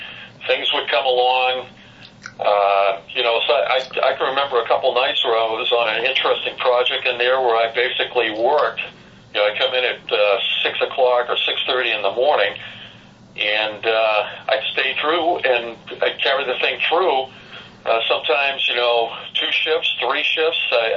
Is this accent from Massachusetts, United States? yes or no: yes; Boston, Massachusetts, United States; growing up in Boston